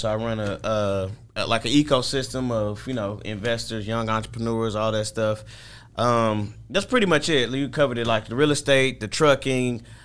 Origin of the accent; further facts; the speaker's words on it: St. Louis, Missouri, United States; I'm from St. Louis, Missouri.